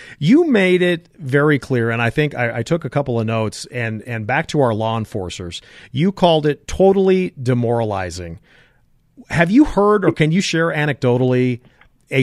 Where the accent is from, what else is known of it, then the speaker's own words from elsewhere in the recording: California, United States; And in California, God knows what they're doing out there in my home state.